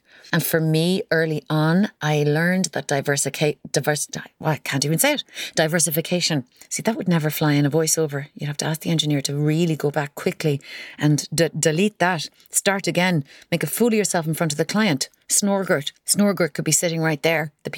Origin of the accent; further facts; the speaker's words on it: Kinsale, Munster, Ireland; my absolutely ridiculous accent. I'm from Kinsale in County Cork.